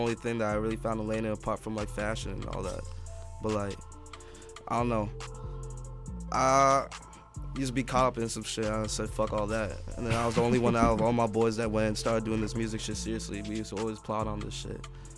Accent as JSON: {"language": "English", "town": "Vancouver", "region": "British Columbia", "country": "Canada", "tie": "born or raised there", "said": "Yeah, born and raised in East Van, baby. You know what I'm saying?"}